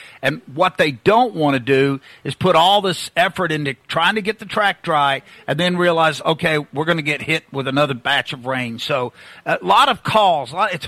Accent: Southern United States, United States; you know, I'm a Southerner all the way, but coming up here and spending time in New England, it's a real treat.

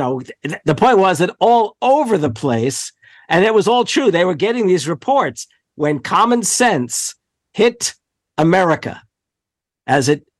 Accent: New Jersey, United States; born or raised there

